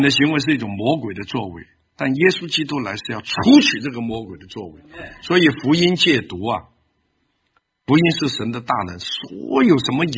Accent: Taiwan; now in North America; 我们从台湾来北美开始，16年前来开始的时候

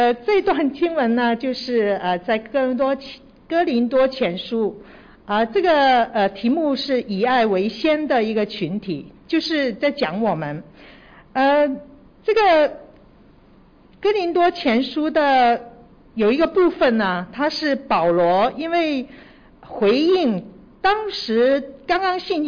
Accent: Tsuen Wan, New Territories, Hong Kong; 其实在我是从荃湾还有青衣那边过来的

